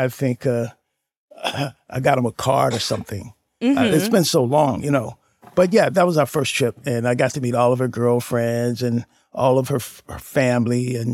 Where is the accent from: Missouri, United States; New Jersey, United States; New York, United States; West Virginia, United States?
Missouri, United States; St. Louis; I'm from St. Louis, in the St. Louis area.